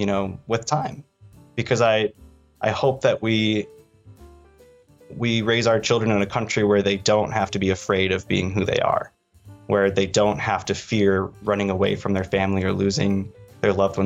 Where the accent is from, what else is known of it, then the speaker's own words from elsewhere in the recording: Michigan, United States; you're not defined by your surroundings the way I felt I was growing up in Northern Michigan.